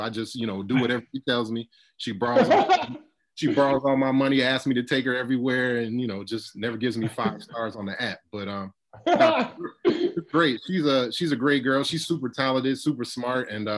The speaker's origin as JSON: {"language": "English", "town": "Charleston", "region": "South Carolina", "country": "United States", "tie": "born or raised there", "said": "I grew up in Charleston. So James Island is like right next to downtown Charleston, and great place to grow up in."}